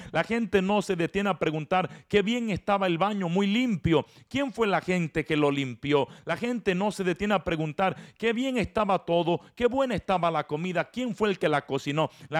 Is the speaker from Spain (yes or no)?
no; Dominican Republic; Fui a predicar en una ocasión a una comunidad en mi país, República Dominicana